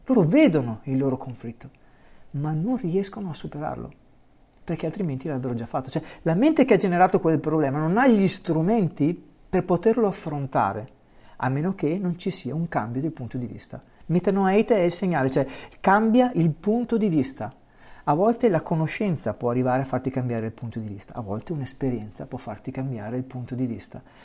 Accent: Veneto, Italy; Io da Veneto, quando sono arrivato a chiedere il primo caffè al bar

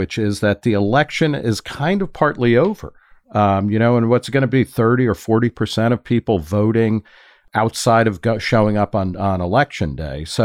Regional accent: United States; I grew up in America not only with junior highs, but in my hometown, there was a junior high that had a shooting range in the basement.

